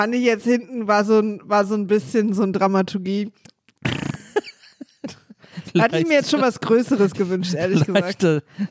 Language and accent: German; Berlin, Germany; als Berlinerin